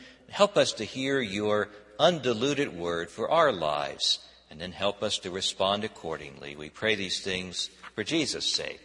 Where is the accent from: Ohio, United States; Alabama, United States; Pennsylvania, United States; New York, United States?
Pennsylvania, United States; Philadelphia; The best part about growing up in Philadelphia was this heightened awareness of history that comes from living in that place that is really the birthplace of our nation.